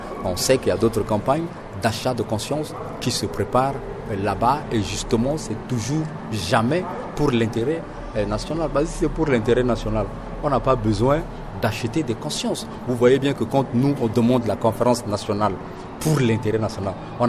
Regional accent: Central African Republic; nous sommes tous des Centrafricains. Il n'y a aucun étranger dans les Zingobiani. Nous sommes chez nous.

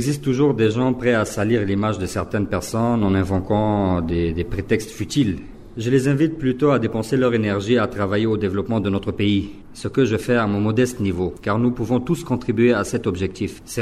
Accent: Central African Republic; Je suis né en Centrafrique, j'ai grandi en Centrafrique, c'est mon pays, je suis centrafricain.

